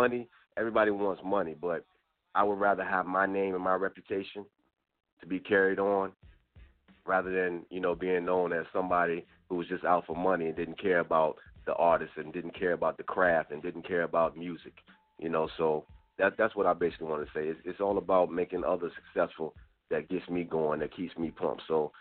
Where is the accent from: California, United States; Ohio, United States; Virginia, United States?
Virginia, United States; Richmond; I'm from VA. I'm from Richmond.